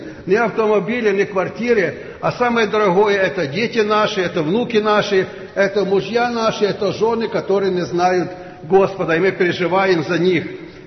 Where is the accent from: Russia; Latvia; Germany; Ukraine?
Ukraine; Kirovohrad, Kirovohrad Oblast; Мы приехали с Украины, географический центр Украины, это Кировоград.